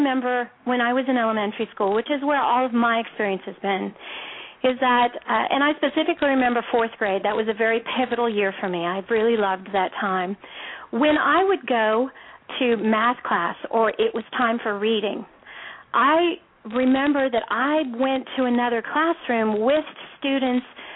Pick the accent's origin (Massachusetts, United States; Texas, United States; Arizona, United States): Texas, United States; Arlington; I was the youngest of seven children. I grew up in Arlington, Texas, near where actually you are right now.